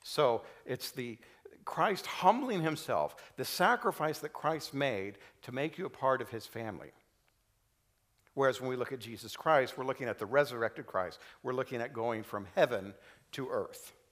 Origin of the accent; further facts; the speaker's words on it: United States; As an American, there is a current wave in America to separate some people from other people.